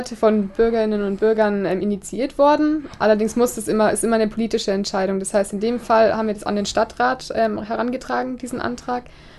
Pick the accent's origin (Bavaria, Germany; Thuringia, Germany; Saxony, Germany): Bavaria, Germany; Weidenbach; now in Nuremberg, Germany; ich komme eigentlich aus Weidenbach, das ist in der Nähe von Ansbach, bin jetzt aber seit einer Woche in Nürnberg und bin 19 Jahre alt.